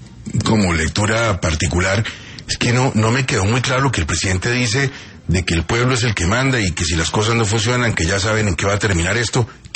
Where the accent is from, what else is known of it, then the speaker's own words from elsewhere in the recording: Colombia; todos somos colombianos de a pie